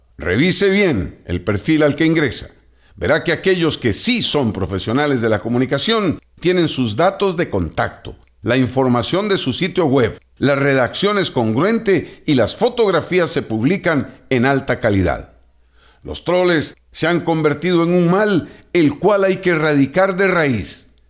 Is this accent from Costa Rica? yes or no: yes; Costa Rica; Como costarricenses, nos vanagloriamos de defender y promover la libertad de prensa y expresión